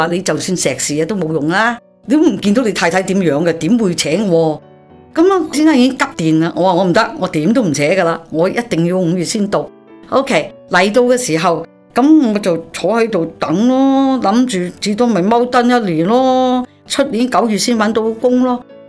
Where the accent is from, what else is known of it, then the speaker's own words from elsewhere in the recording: Hong Kong; 你想想，他又不懂得说要穿靴的嘛，我们香港人怎知道要穿靴的